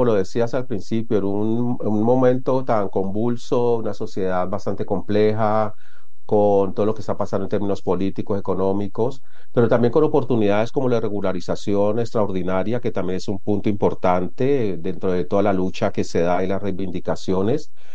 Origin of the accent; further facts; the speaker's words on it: Colombia; la mayoría del equipo somos colombianas